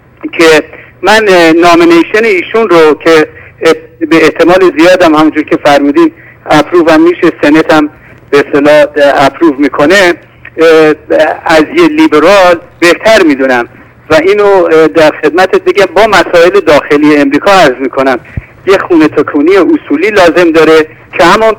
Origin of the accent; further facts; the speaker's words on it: Iran; من خواستم در ابتدا به عنوان یه ایرانی به شما واقعا تبریک بگم